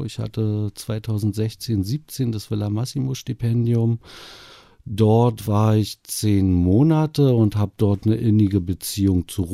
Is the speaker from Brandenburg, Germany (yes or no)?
yes; Potsdam, Brandenburg, Germany; Potsdam ist einfach meine Heimatstadt.